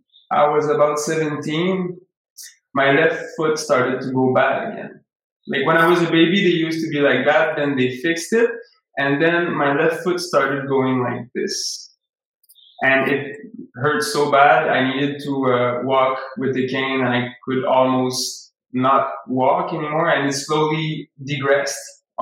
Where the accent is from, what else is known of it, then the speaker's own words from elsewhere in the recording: Quebec, Canada; I grew up in Quebec. So it was in a small village close to a river and near some fields also, so pretty much surrounded with nature. Now I'm in Montreal because I moved to the city for school a few years ago, but I'm from the river and the fields.